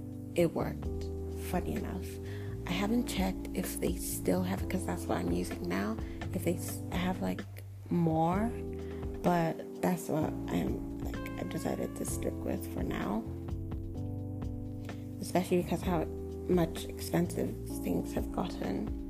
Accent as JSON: {"language": "English", "country": "Nigeria", "said": "you're not Nigerian, because I'm Nigerian."}